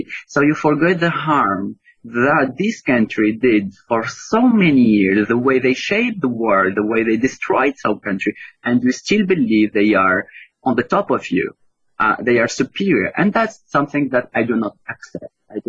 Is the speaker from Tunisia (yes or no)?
yes; Tunisia; now in Malta; I am from Tunisia, but I live in Malta